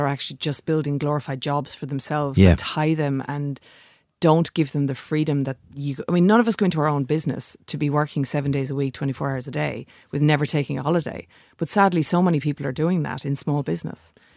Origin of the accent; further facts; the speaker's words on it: Ireland; now in Australia; Well, I'm here in Australia. I'm Irish.